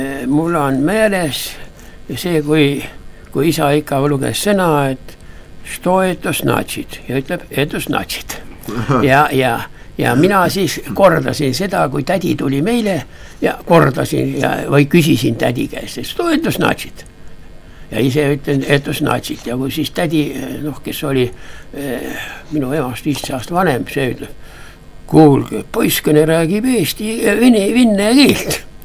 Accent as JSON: {"language": "Estonian", "town": "Haanja", "region": "Võru County", "country": "Estonia", "lives_now": "Järva County, Estonia", "said": "ei , ma olen Võrukene või Haanja mees . ma olen Haanjast natuke 16 kilomeetrit lõuna pool . nii et Läti piir oli piltlikult öeldes kiviga visata ."}